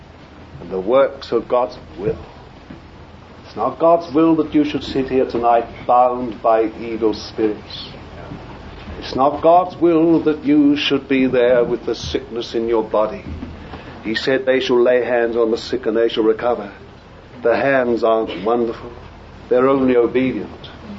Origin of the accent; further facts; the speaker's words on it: London, United Kingdom; born there; now in -; but I was born in Bethnal Green. I don't know what that's equivalent of Manhattan or somewhere like that. Bronx. That's about the equivalent. That's where I was born.